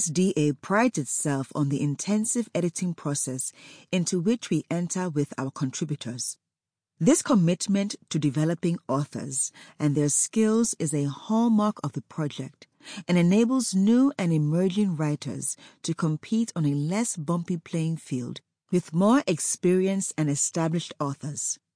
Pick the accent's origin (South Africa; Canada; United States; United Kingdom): South Africa; my home country, South Africa, began its first lockdown.